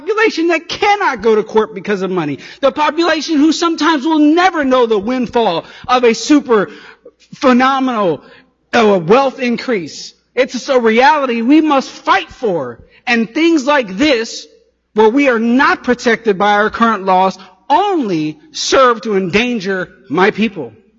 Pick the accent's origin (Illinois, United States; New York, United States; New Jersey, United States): Illinois, United States; Chicago; I grew up in Southside Chicago. I was the son of a migrant family from Central Louisiana. I grew up primarily low income with other minorities.